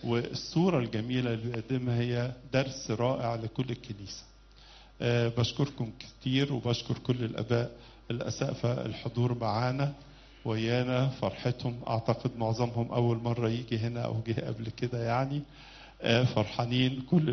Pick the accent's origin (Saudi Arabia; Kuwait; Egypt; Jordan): Egypt; إحنا عندنا في مصر 50 دير